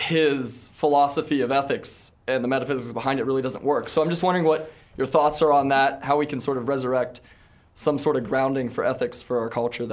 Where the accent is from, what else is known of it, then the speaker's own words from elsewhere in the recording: Cincinnati, Ohio, United States; Cincinnati, Ohio, the Queen City.